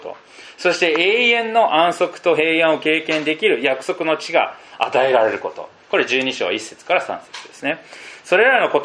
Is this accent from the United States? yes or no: no; Philippines; 私はフィリピン人なんですけれども、外国に住むことができた、フィリピン人の家庭で育った私が